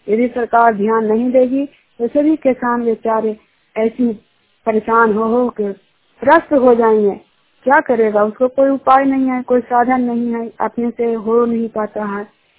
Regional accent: Bihar, India; मैं चिन्हार का रहने वाली हूँ और नालंदा जिला का निवासी हूँ।

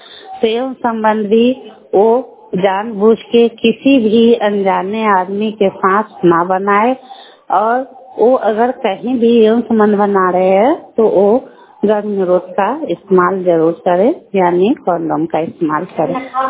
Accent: Bihar, India; और मैं शीतल भकुरा पंचायत के निवासी हूँ।

